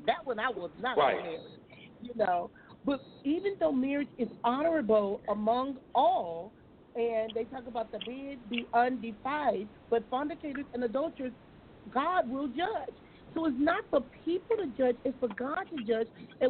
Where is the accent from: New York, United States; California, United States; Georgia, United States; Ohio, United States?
California, United States; Compton; you know us growing up in Compton